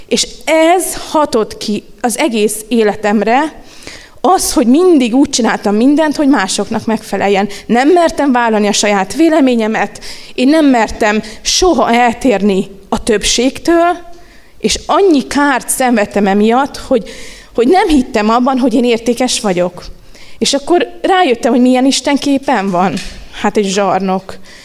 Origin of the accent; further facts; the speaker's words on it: Budapest, Hungary; hogy elhagytuk Budapestet, mert én ott születtem, ott nőttem fel, elmentünk egy erdőszélére lakni egy kis házba